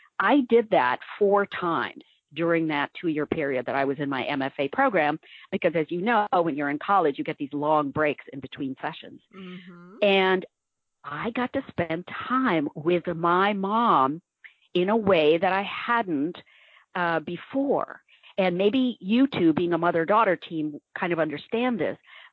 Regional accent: Ames, Iowa, United States; Yeah, and you know, growing up in Iowa, I think was really interesting for that, because, you know, back in 1967, when we first arrived in Ames, people hadn't seen, the people who lived there had not seen a lot of Indians like us, right?

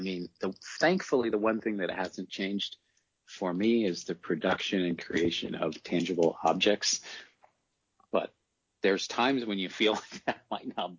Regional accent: Iowa City, Iowa, United States; if I grew up in Iowa City and I went to the University of Iowa and I'm a book publisher and I'm on the City of Literature in some ways, I'm sort of like the quintessential City of Literature child, right?

